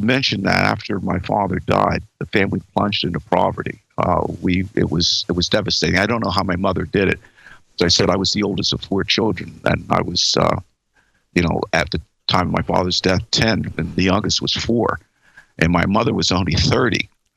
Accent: Bronx, New York, United States; I was the oldest of four children. And we grew up in the Bronx, and my father was a television repairman.

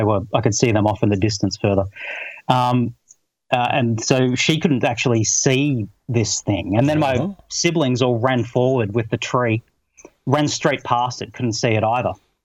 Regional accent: Victoria, Australia; now in -; I'm 42 years old. I'm an Australian. I'm from the state of Victoria, from the Mornington Peninsula, which is south of Melbourne. And I've lived all my life in Victoria, lived up in the Dandenong Ranges there, east of Melbourne at one stage.

